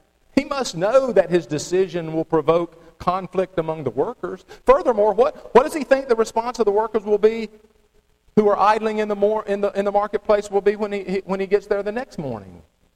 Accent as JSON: {"language": "English", "town": "Lexington", "region": "North Carolina", "country": "United States", "tie": "born or raised there", "said": "When I was a teenager growing up in Lexington, North Carolina, middle school, high school age"}